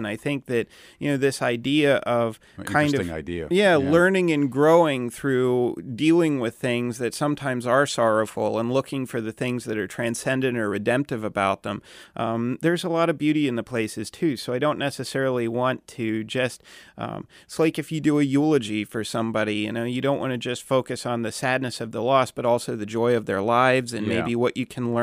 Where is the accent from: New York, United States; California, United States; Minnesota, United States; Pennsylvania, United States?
Pennsylvania, United States; Hershey; to relate that to my own experience growing up in Hershey and seeing the factory